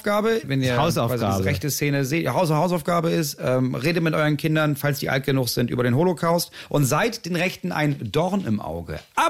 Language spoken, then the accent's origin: German; Hamburg, Germany; als Klasse ist man dahin, genau. Bei uns in Hamburg war es Bergen-Belsen.